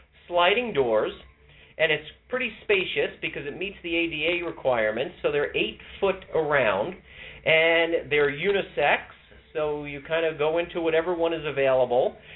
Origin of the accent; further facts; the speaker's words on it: New York, United States; born there; moved away as an adult; now in St. Louis, United States; I'm a New Yorker by birth, but I moved to St. Louis 25 years ago, and I decided after I retired a few years ago to stay in St. Louis